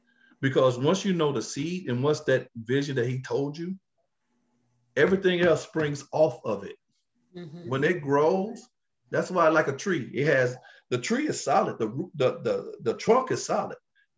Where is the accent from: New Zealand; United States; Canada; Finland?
United States; Kentucky; See, I'm from Kentucky now. I'm really talking about horses.